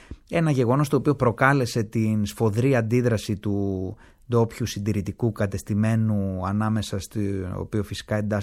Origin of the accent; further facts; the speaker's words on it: Karpathos, South Aegean, Greece; ως ένας άνθρωπος καταγόμενος από την Κάρπαθο, κάνοντας ταυτόχρονα έρευνες για την ιδιαίτερη πατρίδα μου